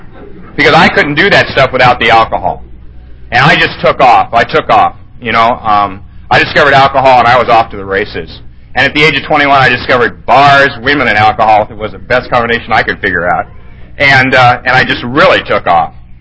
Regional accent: Venice, California, United States; I grew up in Venice. That's where I did my time in the late 60s. It was a good place to be if you were my age and nuts.

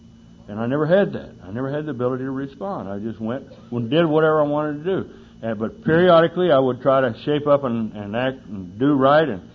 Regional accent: Texas, United States; I grew up in the Baptist Bible Belt over there in Texas. I was born in Texas, and, you know, a bunch of them Baptists are over there

